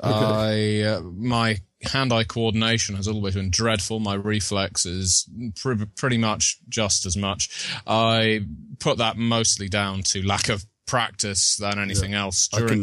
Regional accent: South East England, United Kingdom; also born or lived in Salisbury / Southampton; I have almost all of my life lived on the south coast of England near the south coast of England, moving between the cities of Salisbury and Southampton.

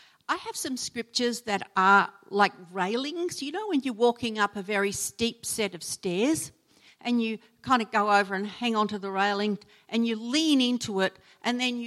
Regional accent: Australia; We're very Aussie sometimes.

